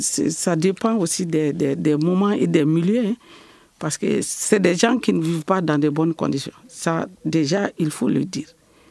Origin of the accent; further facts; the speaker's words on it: Mali; ce qu'on est en train de subir en tant que malienne.